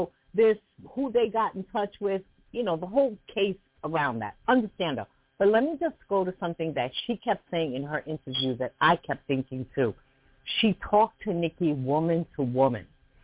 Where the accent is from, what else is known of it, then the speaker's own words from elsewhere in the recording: New York City, New York, United States; like I said, I'm from New York City. I'm older than they are.